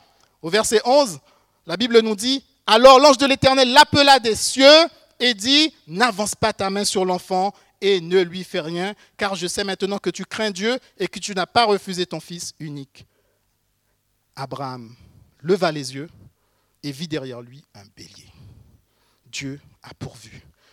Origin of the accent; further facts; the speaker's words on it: Haiti; born there; Je suis né en Haïti, dans un village. Mes parents étaient très pauvres.